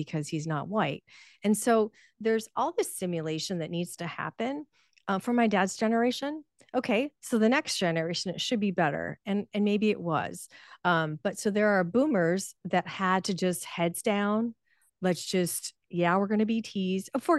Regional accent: United States; So the only language I know is English. My parents, English. I'm American through and through.

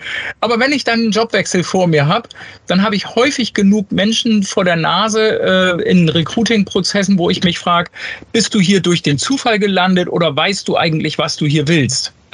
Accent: Lower Saxony, Germany; Also, ich komme aus der schönen Wesermarsch. Wer genau wissen will, wo das liegt, zwischen Bremen und Bremerhaven

